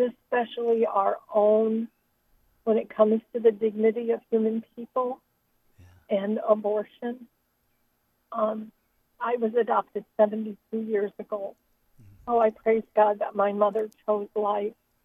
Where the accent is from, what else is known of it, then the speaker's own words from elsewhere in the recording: Mishawaka, Indiana, United States; Actually, we're visiting in Bullhead City, but we're from Mishawaka, Indiana.